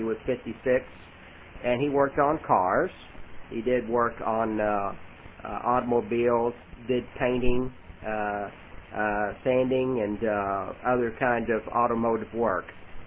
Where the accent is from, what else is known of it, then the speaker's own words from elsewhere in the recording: Bowling Green, Kentucky, United States; born there; I was born in Bowling Green, Kentucky, which is about 120 miles southwest of, actually 120 miles which is from Louisville, Kentucky